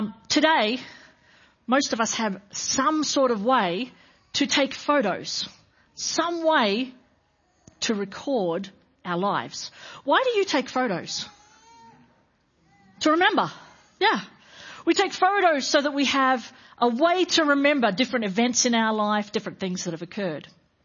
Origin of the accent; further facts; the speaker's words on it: Australia; It's an important part of what we do as Australian culture. Not every country in the world does this. We remember Anzac Day.